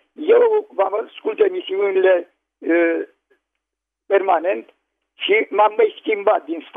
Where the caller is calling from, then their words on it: Slatina, Olt County, Romania; din Slatina.